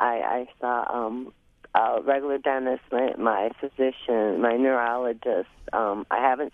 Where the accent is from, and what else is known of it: Wausau, Wisconsin, United States